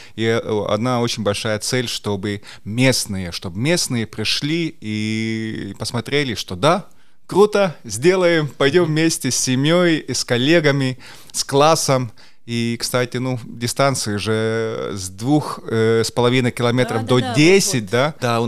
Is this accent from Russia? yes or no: no; Kohtla-Järve, Ida-Viru County, Estonia; Но я сам из Идавирума, так что у нас такая миссия тоже, да, я парень из Кохтла-Ярве